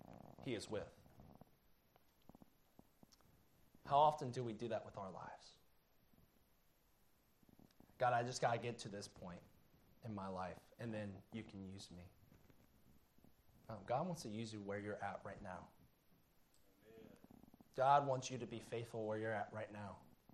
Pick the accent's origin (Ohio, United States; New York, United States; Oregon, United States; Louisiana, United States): Ohio, United States; I'm from Ohio, so...